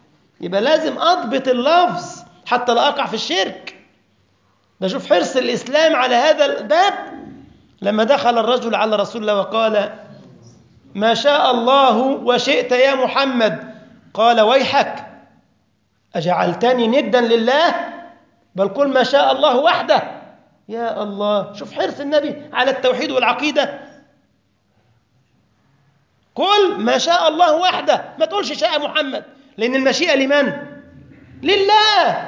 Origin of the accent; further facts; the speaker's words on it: Egypt; السواقين عندنا في مصر يقول لك والطريق اللي أنا ماشي عليه ده، شرك بالله.